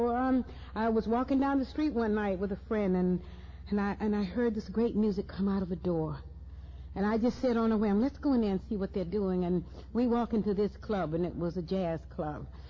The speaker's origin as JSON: {"language": "English", "town": "Atlanta", "region": "Georgia", "country": "United States", "tie": "born or raised there", "said": "I grew up in Atlanta, Georgia with wonderful parents and a wonderful loving family."}